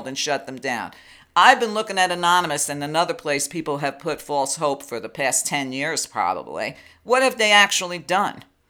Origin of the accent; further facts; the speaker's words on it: Brooklyn, New York, United States; And what I didn't know about detecting bullshit, my parents told me. Growing up in Brooklyn told me.